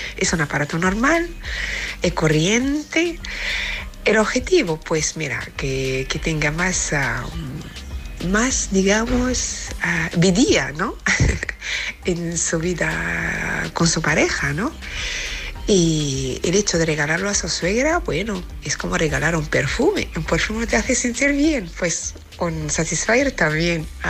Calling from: Vigo, Galicia, Spain

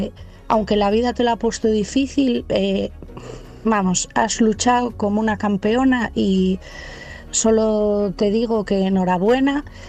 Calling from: Asturias, Spain; de Asturias.

